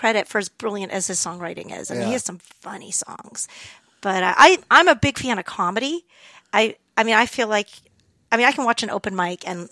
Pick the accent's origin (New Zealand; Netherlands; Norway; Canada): Canada; now in United States; Yeah, no, I'm Canadian Californian at this point.